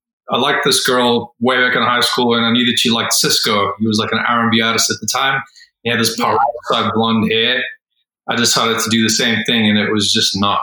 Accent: South Africa; which again is very personal because I'm from South Africa.

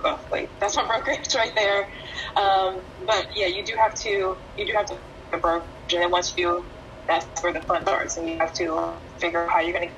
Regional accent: Maryland, United States; Yeah, I mean, so I've been in Maryland my whole life. I was born in Montgomery County and then raised in Prince George County until I was 8.

